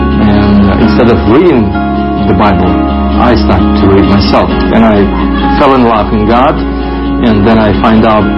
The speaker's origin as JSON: {"language": "English", "region": "Minsk", "country": "Belarus", "second_language": "English", "said": "I'm from Belarus, Minsk, and I'm a pastor of New Covenant Church. I was born in a non-Christian family."}